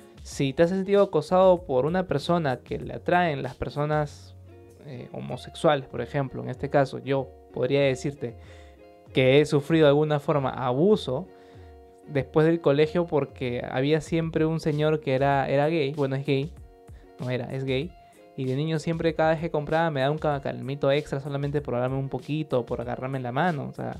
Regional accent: Peru; Quiero hacerlo porque soy peruano y me interesa este tema.

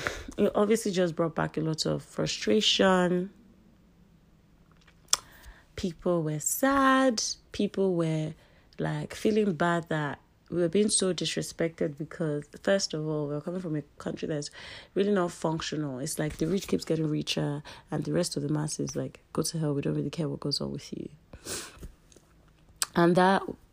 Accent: Nigeria; now in United States; I live in America and I'm a Nigerian. I was born here, great, but I live in America and I'm a Nigerian.

